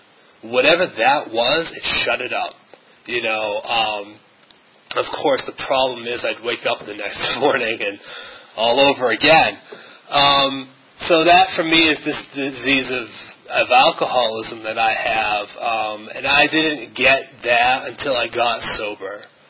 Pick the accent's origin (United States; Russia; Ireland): United States; New Hampshire; I'm from New Hampshire, not from around here. And I, you know, went to public high school.